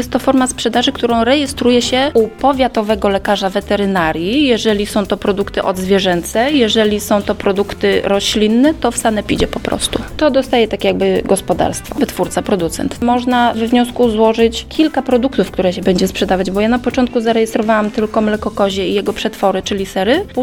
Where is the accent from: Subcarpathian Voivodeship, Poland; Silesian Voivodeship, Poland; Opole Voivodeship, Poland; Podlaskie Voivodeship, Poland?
Opole Voivodeship, Poland; Zębowice; jestem z Zębowic.